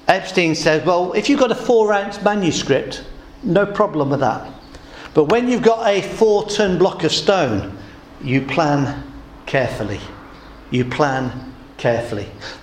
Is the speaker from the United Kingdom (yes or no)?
yes; England, United Kingdom; Now, I grew up in the Midlands and spent the first part of my life in the Midlands.